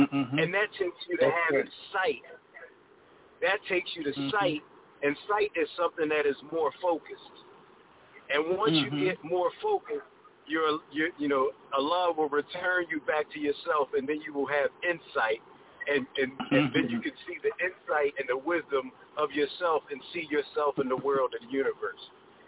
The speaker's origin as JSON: {"language": "English", "town": "Philadelphia", "region": "Pennsylvania", "country": "United States", "said": "I'm only a Sixers fan because I'm from Philly."}